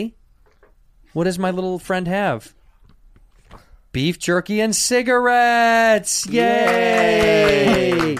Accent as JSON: {"language": "English", "country": "United States", "said": "So this is one of our favorite things as American citizens."}